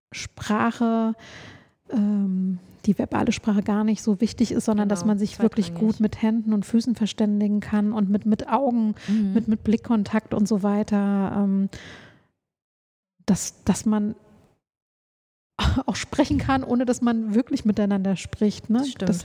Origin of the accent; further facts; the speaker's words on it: Thuringia, Germany; jetzt muss ich als Thüringerin aufpassen